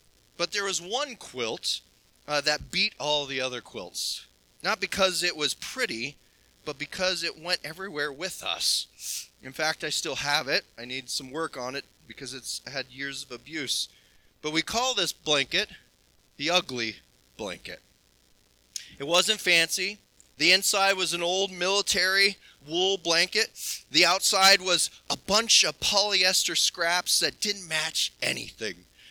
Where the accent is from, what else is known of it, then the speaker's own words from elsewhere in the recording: Montana, United States; I grew up in Montana, and my mom was and still is a quilter.